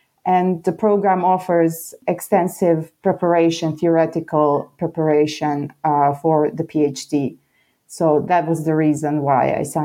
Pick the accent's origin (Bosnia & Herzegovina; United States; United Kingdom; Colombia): Bosnia & Herzegovina; Tuzla; born there; English is a second language; moved away; So I come originally from Yugoslavia, but as we know, Yugoslavia doesn't exist anymore. So I was born in Tuzla, which is in Bosnia and Herzegovina. I experienced refugee status in the 92 when the war started.